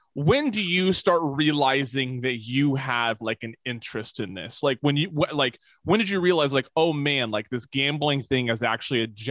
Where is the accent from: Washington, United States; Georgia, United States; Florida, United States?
Washington, United States; I remember when I went to a casino when I was in Washington State, in my hometown state, shortly after I joined the military.